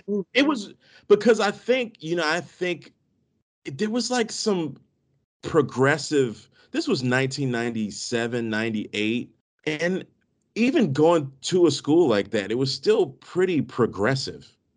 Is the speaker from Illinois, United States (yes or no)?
no; Maryland, United States; I grew up in the Maryland, D.C. area. It's metropolitan in a lot of ways.